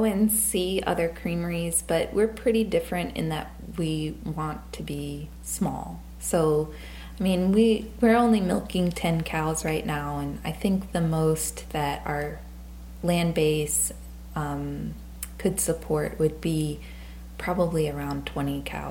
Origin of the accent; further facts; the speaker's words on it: Louisiana, United States; I grew up in South Louisiana, and I saw a lot of, there's a lot of chemical plants there. I actually grew up just a few blocks away from a Monsanto plant